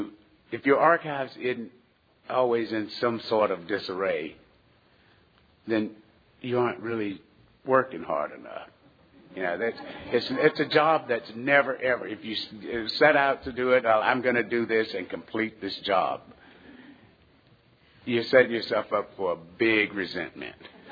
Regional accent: Arkansas, United States; we're from Arkansas

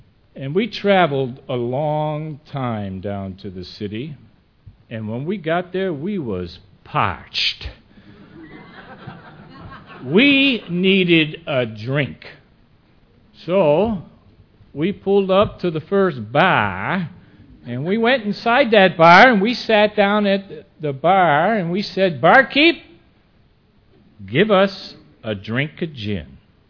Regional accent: New England, United States; I was born and brought up in New England. I was raised on a little dairy farm, about 35 head of cattle.

